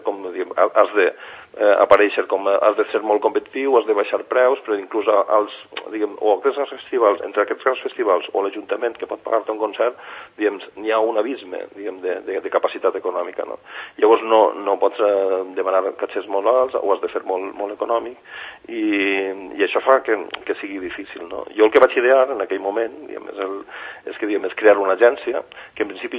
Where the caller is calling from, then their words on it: Finestrat, Valencian Community, Spain; 2 a Alacant, que és d'on estic parlant, des de Finestrat o la Vila Joiosa, que d'on soc